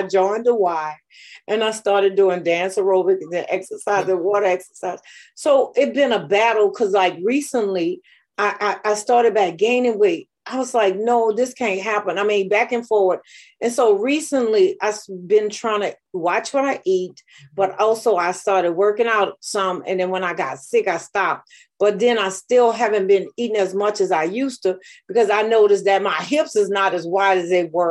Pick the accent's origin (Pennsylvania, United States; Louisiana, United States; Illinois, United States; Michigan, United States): Louisiana, United States; New Orleans; I am the CEO of Resilient by Design. I was raised in New Orleans housing projects. In 1996, I decided that me and my son, it was time to get out of the war zone.